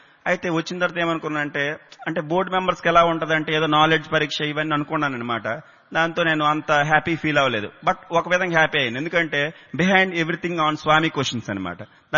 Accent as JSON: {"language": "Telugu", "town": "Vizianagaram", "region": "Andhra Pradesh", "country": "India", "said": "నేను విజయనగరం నుంచి వచ్చాను"}